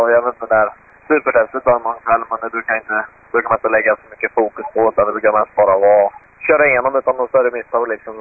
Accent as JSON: {"language": "Swedish", "country": "Sweden", "said": "Så att det är kul att vi är lite svenskar och bra för oss som är."}